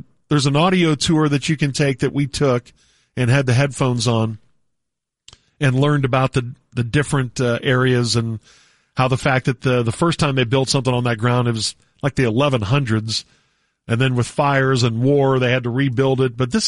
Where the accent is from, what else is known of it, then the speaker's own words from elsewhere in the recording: Texas, United States; And I said, oh, America, where? We're from Texas.